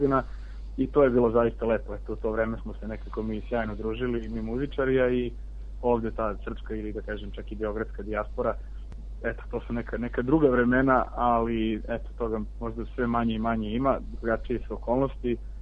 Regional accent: Serbia; now in London, United Kingdom; ovde smo iz Londona, u bendu su još 4 Engleza, nas je petorica, ja sam jedini Srbin

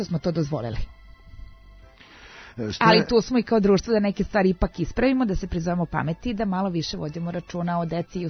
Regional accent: Pčinja District, Serbia; moj zavičaj je sa Vlasinskog jezera, ja sam poreklom sa Vlasinskog jezera

